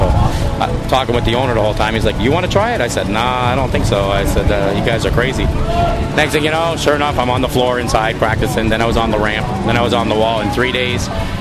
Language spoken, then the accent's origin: English; Montreal, Quebec, Canada; I'm from Montreal, Quebec, Canada.